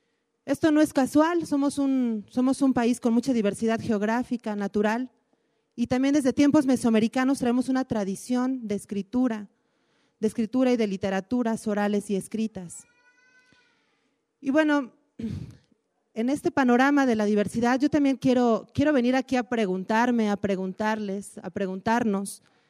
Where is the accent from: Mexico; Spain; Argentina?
Mexico; los pueblos están en nuestra identidad como mexicanos.